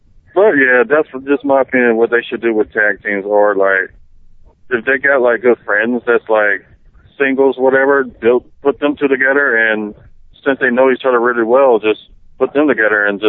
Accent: Milwaukee, Wisconsin, United States; I'm from Milwaukee.

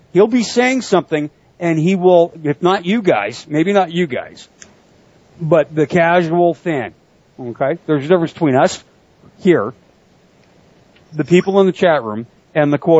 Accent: Canada; Jericho, Canadian, we're Canadian fans, that type of idea.

